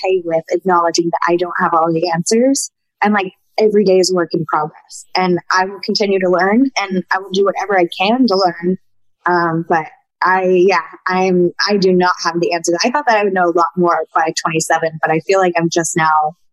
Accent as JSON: {"language": "English", "region": "the South", "country": "United States", "tie": "born or raised there", "said": "we grew up in the South"}